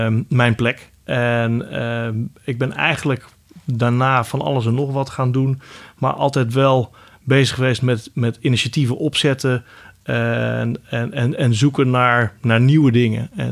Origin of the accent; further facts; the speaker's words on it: Kuinre, Overijssel, Netherlands; born there; Ik ben geboren in Kuinderen. En dat ligt op de grenzen van Overijssel en Friesland, vlakbij Emmeloord.